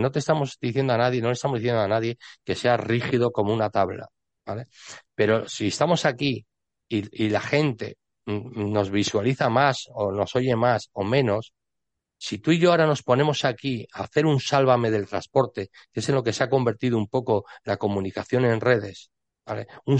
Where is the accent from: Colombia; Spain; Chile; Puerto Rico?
Spain; que somos los españoles, que somos el segundo país más grande